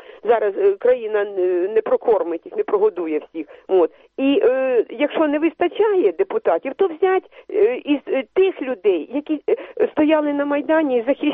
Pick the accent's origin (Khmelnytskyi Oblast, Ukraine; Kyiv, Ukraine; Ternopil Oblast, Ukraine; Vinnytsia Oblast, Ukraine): Kyiv, Ukraine; я киянка.